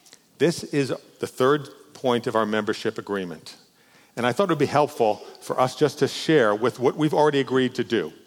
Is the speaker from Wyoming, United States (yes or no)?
no; New York, United States; I grew up in New York. I'm gruff.